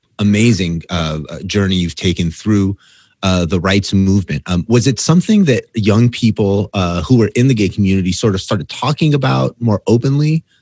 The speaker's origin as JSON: {"language": "English", "town": "Los Angeles", "region": "California", "country": "United States", "tie": "born or raised there", "said": "I mean, I grew up in Los Angeles, and I can imagine back in the day, Phoenix is very different than, modern Phoenix today."}